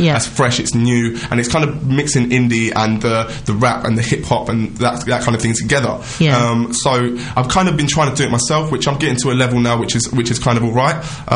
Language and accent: English; East of England, United Kingdom; now in London, United Kingdom; I'm from Essex and I've moved to London. I've been about, so my vocal accent has changed dramatically. So there's a little bit of urban London coming through from where I've been and from the people that's been around me, but just trying to keep it very English, very British